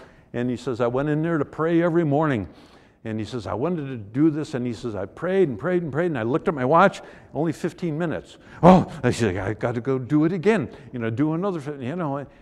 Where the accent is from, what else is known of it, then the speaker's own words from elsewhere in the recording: New York, United States; I grew up in Western New York, not too far from the Niagara River